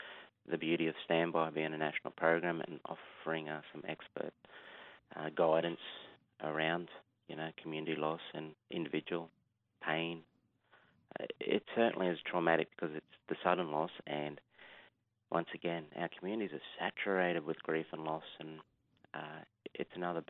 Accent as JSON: {"language": "English", "region": "Queensland", "country": "Australia", "said": "I'm from Atherton Tablelands, up that way. So both my Murray side and Aussie side are up that way. My grandmother's country is Barbarum. That's Silver Valley, up the back of Herberton. And grandfather's country is Cookimimidji, up near Hopewell."}